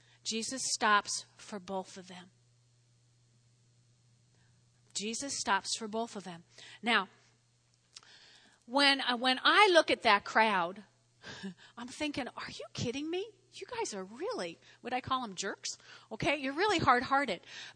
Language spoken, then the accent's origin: English; Teaneck, New Jersey, United States; when I grew up in Teaneck, on the 4th of July, there was always a parade.